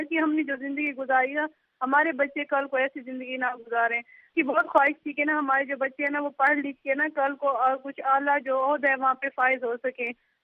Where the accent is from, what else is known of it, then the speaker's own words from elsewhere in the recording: Pakistan; اور میں قصبہ خیبر صدات سے بلونگ کرتی ہوں جس کی تحصیل علی پور ہے, ضلع مظفر گڑھ ہے.